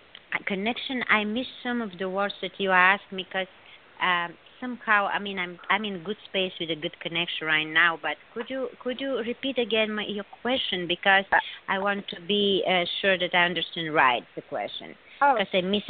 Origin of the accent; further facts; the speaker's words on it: Bulgaria; English is a second language; moved away; I'm coming from Bulgaria. I was born there. In that time it was a communist country, women didn't have rights.